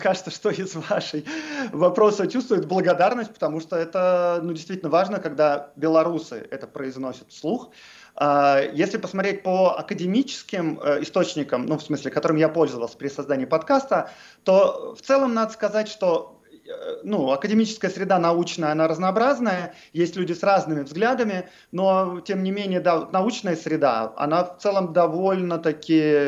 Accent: Moscow, Russia; Я вырос в Москве

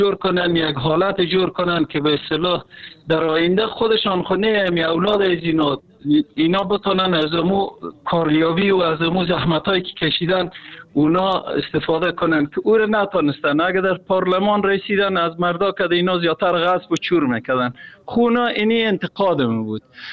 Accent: Afghanistan; شخصی از افغانستان استم.

